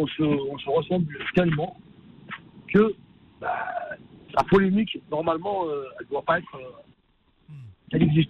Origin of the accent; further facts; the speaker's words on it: Algeria; moi je suis algérien